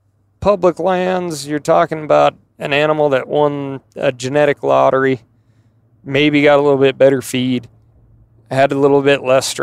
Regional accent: Montana, United States; And growing up in Montana, I'll tell you, that's the truth.

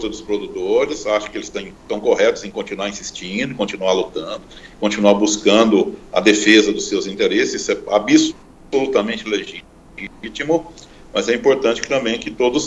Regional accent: Brazil; E a questão também que a gente sabe, nós somos brasileiros, sabemos, será que isso vai ser realmente feito de acordo?

